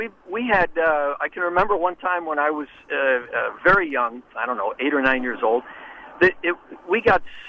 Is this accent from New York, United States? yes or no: no; Florida, United States; When I was growing up in Florida in the 50s, every afternoon during the summer, it rained.